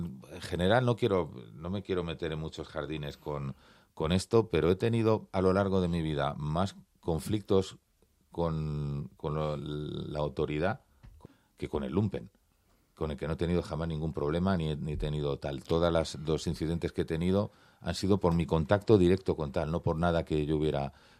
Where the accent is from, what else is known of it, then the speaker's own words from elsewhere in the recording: Barcelona, Catalonia, Spain; born there; Sí, yo nací en Barcelona. Mi familia paterna es de Valladolid, mi familia materna era de Jaén, todos emigraron a Cataluña